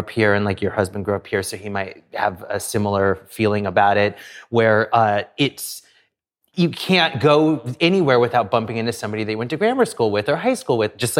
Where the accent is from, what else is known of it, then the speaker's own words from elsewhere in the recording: Beverly Hills, California, United States; And so, you know, growing up in Los Angeles, in Beverly Hills at that particular time, as teenagers, that's when things really became crazy.